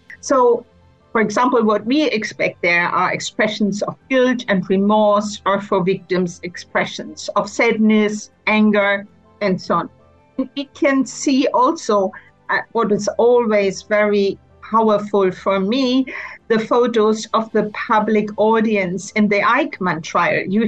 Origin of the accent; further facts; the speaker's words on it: Lübeck, Schleswig-Holstein, Germany; which was just very close to my hometown of Lübeck.